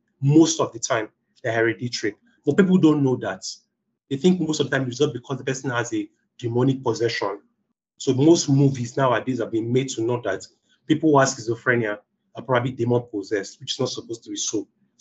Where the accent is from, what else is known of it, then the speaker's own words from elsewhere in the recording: Lagos, Nigeria; born there; I was born in Lagos, Nigeria. I'm 35 now, going to 36, 1988, 20th April. I was born in a small town called First Park Town.